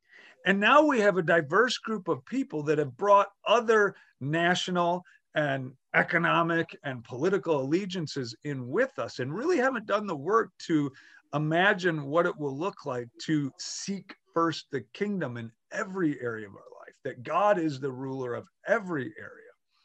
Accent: Wisconsin, United States; I grew up in Wisconsin.

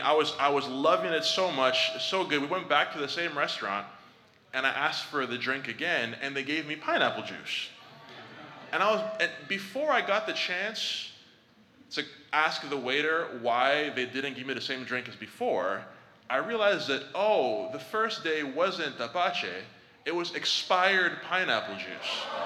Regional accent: Nigeria; Growing up in Nigeria, there was always these like folk tales that the old people would tell us

